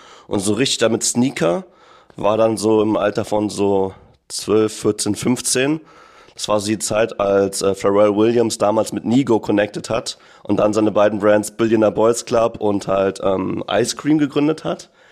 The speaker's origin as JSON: {"language": "German", "town": "Neunkirchen-Seelscheid", "region": "North Rhine-Westphalia", "country": "Germany", "tie": "born or raised there", "said": "da, wo ich aufgewachsen bin, in Neunkirchen-Seelscheid, da war die Welt noch nicht so offen und so facettenreich wie in den Großstädten so. Also erstmal war ich so der einzige Kanake auf meiner Grundschule und später auf der Realschule."}